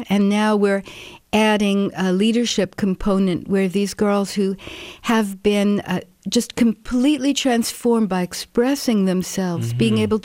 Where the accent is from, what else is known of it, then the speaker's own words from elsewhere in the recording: Brooklyn, New York, United States; By a series of mistakes and not exactly knowing what I wanted to do growing up in Brooklyn.